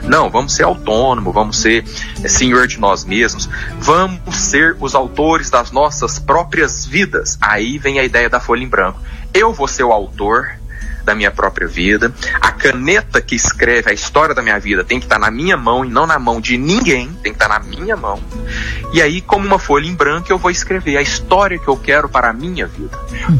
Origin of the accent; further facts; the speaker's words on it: Minas Gerais, Brazil; Eu falei, ó, como bom mineiro, né?